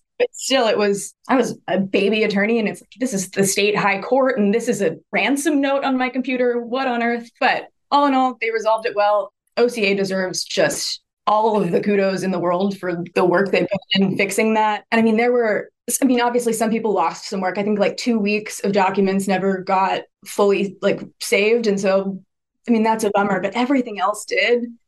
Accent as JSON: {"language": "English", "town": "Midland", "region": "Texas", "country": "United States", "tie": "born or raised there", "also_born_or_lived": "Austin / Chicago", "said": "So I was born and raised in Midland, Odessa, and was a West Texas baby my whole life until I moved to Austin to go to UT for undergrad."}